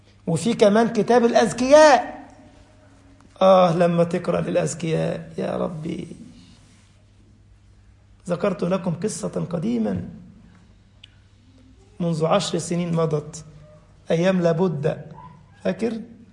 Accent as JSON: {"language": "Arabic", "country": "Egypt", "said": "أنا مصري صح؟ عندنا صعيد وعندنا وجه بحري،"}